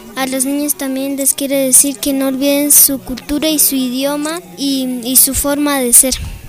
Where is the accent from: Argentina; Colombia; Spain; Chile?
Colombia; vengo desde Colombia